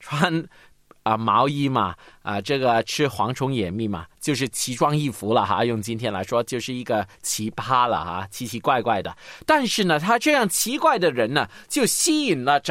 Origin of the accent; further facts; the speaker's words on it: China; 我们的确呢，真的不是以色列人，我们是中国人。